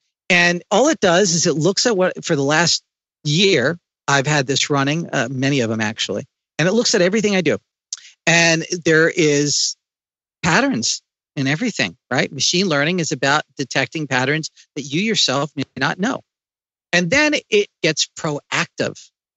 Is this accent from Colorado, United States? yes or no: no; Pennsylvania, United States; I grew up in Eastern Pennsylvania, you know, horse and buggy people and stuff.